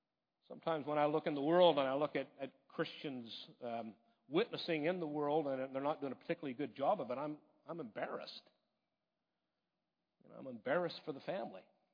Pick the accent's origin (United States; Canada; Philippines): Canada; I'm a Canadian. I'm automatically a witness for my country.